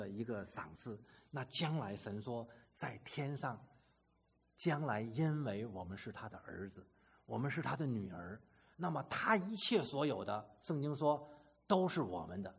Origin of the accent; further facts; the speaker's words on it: China; 实际上我们中国人也是很有智慧，我们不也常常说钱财乃身外之物